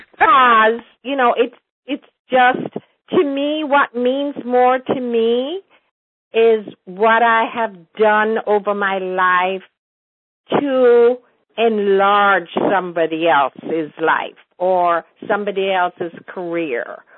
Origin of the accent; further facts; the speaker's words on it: Jamaica; moved away as an adult; now in United States; But that's just to tell you how rooted I am in being a Jamaican.